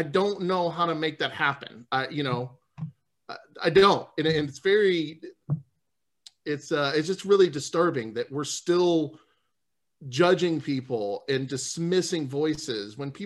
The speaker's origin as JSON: {"language": "English", "town": "New Orleans", "region": "Louisiana", "country": "United States", "tie": "born there", "said": "I come from, you know, a white conservative family in the South. I was born in New Orleans"}